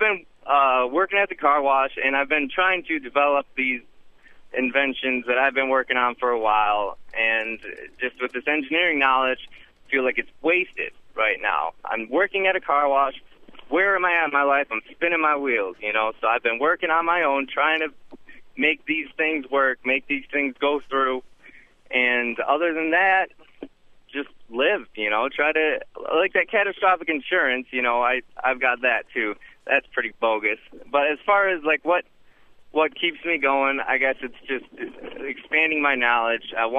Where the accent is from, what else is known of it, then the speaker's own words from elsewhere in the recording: Waterford, Michigan, United States; I now work at a car wash in Farmington Hills. I'm from Waterford. I drive out here.